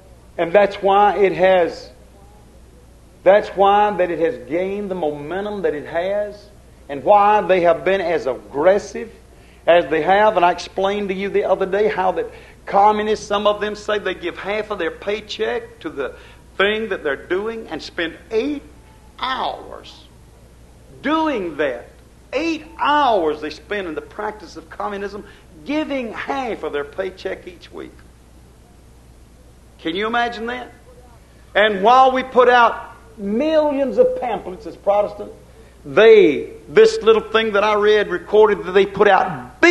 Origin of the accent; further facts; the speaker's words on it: United States; That's true. I'm an American. I'm here in America.